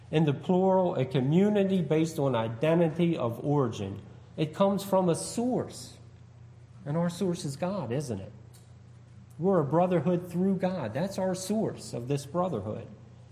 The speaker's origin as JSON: {"language": "English", "town": "Baltimore", "region": "Maryland", "country": "United States", "tie": "born or raised there", "said": "I grew up in Baltimore. I'm looking at Baltimore right now."}